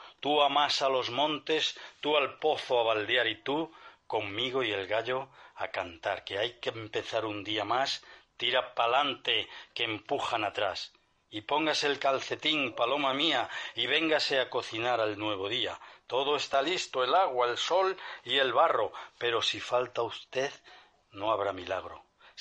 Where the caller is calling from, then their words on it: Madrid, Community of Madrid, Spain; de Madrid.